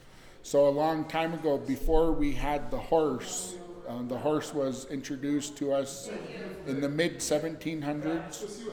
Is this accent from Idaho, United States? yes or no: yes; Kamiah, Idaho, United States; now in Clarkston, United States; I come from the Whitebird Band of Nez Perce people. I grew up in Kamiai, Idaho, but I currently live in Clarkston, Washington.